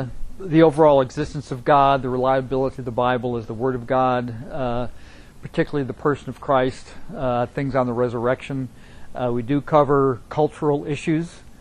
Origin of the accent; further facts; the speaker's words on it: Chicago, Illinois, United States; Well, even in high school, growing up in Chicago, I developed some sort of environmental awareness and concern about things.